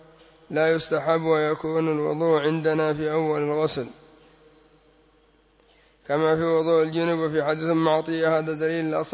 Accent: Yemen; أما إذا كان الأمر على ما عندنا في اليمن من أن هذه الأمور من باب التطوع فلا حرج

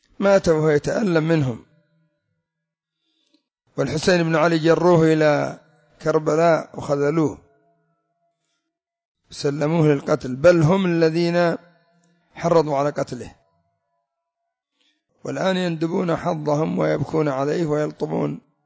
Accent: Yemen; مثلا الآن عندنا في اليمن ظهور ما يسمى بالقومية اليمنية

